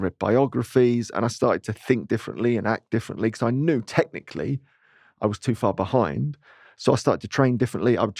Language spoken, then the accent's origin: English; Dagenham, London, United Kingdom; also born or lived in Romford; So we moved from Dagenham out to, we got all posh on ourselves and went to Romford.